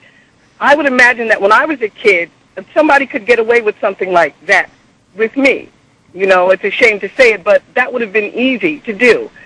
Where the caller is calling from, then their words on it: New Jersey, United States; I'm calling from New Jersey.